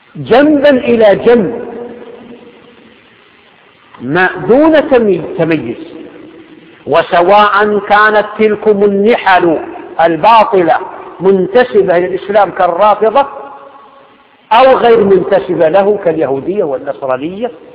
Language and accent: Arabic; Saudi Arabia; حتى في بلادنا السعودية